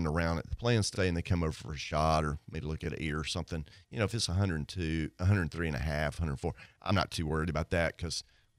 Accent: Mississippi, United States; Past couple, 3 years, the Delta of Mississippi, and I'm from Mississippi, has had a really big problem with heartworm disease

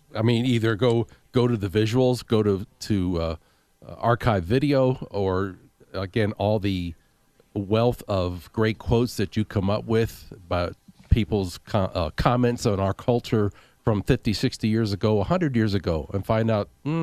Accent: Pennsylvania, United States; not my hometown, but place I grew up very close to is Philadelphia.

